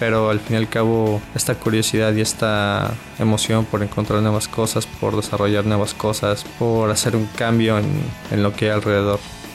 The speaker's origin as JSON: {"language": "Spanish", "region": "Puebla", "country": "Mexico", "said": "yo vengo de Puebla, Puebla, y actualmente estoy haciendo el doctorado en Ciencias de la Tierra aquí en CICESE."}